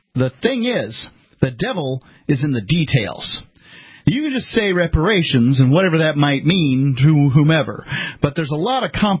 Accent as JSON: {"language": "English", "country": "Ireland", "said": "well, I'm Irish, right? So I don't go around demanding that the English stroke me a check."}